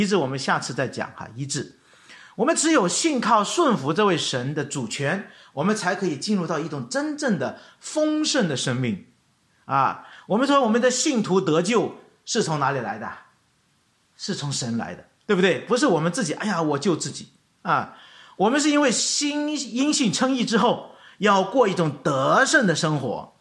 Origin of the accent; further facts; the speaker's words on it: China; 我们中国人就很喜欢就寻找那个内圣